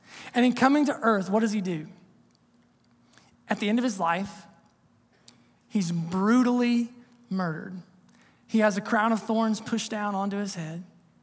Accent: Ohio, United States; the little church that I grew up in down in Southern Ohio, Solida Missionary Baptist Church, right on Solida Creek.

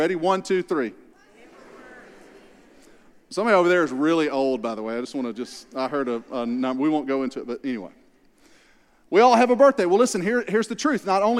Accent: Louisiana, United States; also born or lived in Arkansas; I am originally from Louisiana. I was educated in the Louisiana public school system, and I've spent 9 years living in Arkansas.

